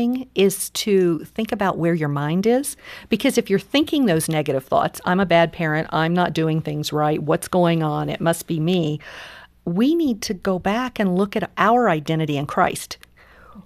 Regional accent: Cincinnati, Ohio, United States; We're from Cincinnati.

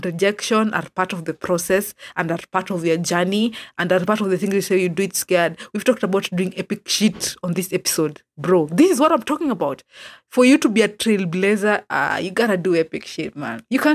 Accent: Kisumu, Kisumu County, Kenya; I'm a podcaster from Kisumu. The moment I said a podcaster from Kisumu, all eyes were on me.

